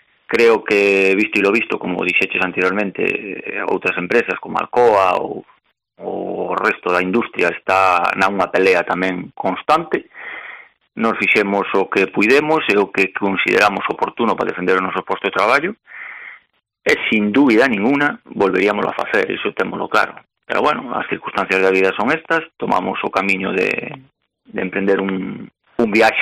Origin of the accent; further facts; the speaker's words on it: Galicia, Spain; cada un como galegos tiranos a nosa terra, evidentemente.